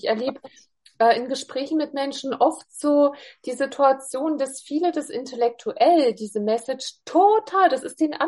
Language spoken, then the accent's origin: German; Hildburghausen, Thuringia, Germany; bei mir in meiner Heimatstadt in Hildburghausen.